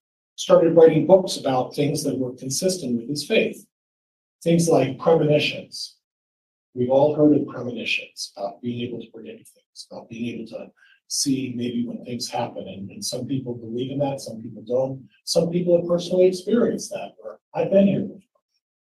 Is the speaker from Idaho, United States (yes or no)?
yes; Meridian, Idaho, United States; And I'm from Meridian, Idaho. I'm an attorney from Meridian, Idaho, over here on the west side of the state.